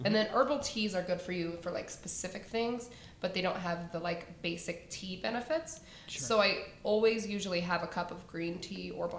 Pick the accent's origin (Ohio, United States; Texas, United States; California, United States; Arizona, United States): Ohio, United States; like, I'm from Ohio, so we live far apart. Now we live 4 hours away.